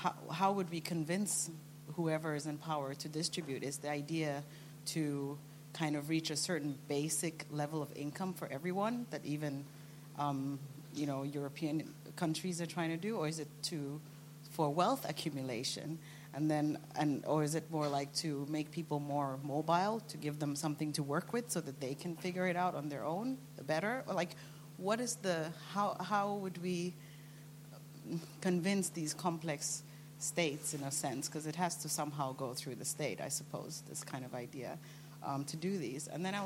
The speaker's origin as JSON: {"language": "English", "country": "Nigeria", "said": "I'm from Nigeria, where we have no such you know, idea."}